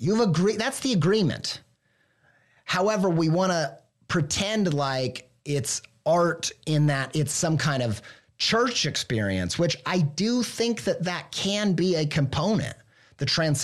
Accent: Midwest, United States; I'm an idiot from the Midwest.

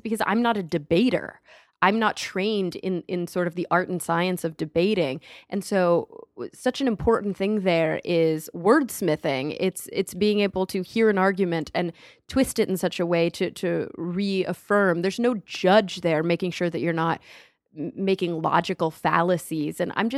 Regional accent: Texas, United States; that's probably partly because I grew up in Texas

